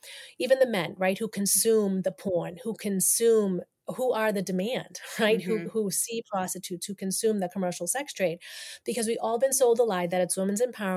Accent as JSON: {"language": "English", "region": "Massachusetts", "country": "United States", "accent": "Massachusetts", "said": "so I'm from Massachusetts, obviously you hear the accent, right?"}